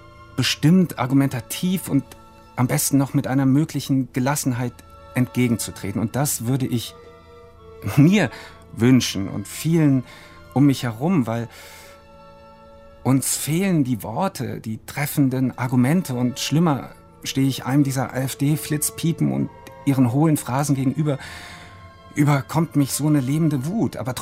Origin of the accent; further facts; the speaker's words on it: Berlin, Germany; Ich kannte nur Berlin. Mittlerweile sage ich natürlich, ich bin Deutscher, weil das gehört ja nun auch dazu, unsere Berliner Geschichte.